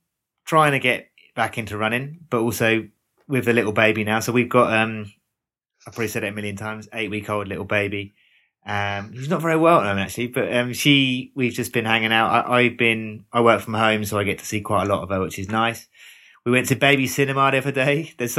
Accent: South West England, United Kingdom; British Universities Championships down in Bicton in Devon, down near my hometown.

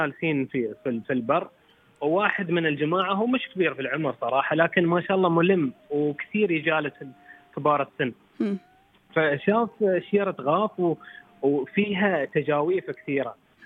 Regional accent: Fujairah, United Arab Emirates; أنا من إمارة الفجيرة.

